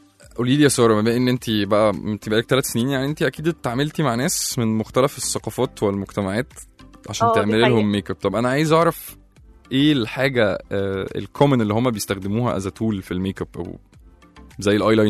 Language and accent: Arabic; Egypt; ان احنا كمصريين او القدماء المصريين في وقت الفراعنه كنا احنا من اوائل الحضارات